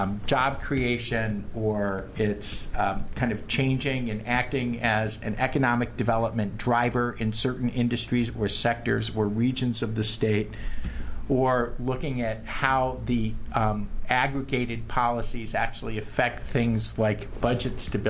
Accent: California, United States; as a Californian, I'm really proud of our state leading on this policy.

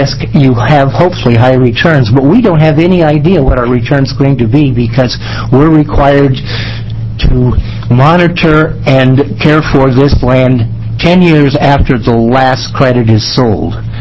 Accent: United States; I live in Benton County, born and raised in Linn County.

